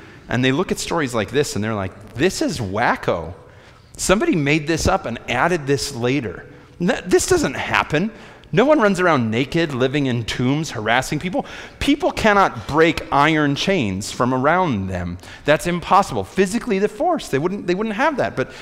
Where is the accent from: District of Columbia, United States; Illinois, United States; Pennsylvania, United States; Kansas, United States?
Illinois, United States; Chicago; I'm from Chicago. I understand how this works. I'm a Cubs fan and a Bears fan.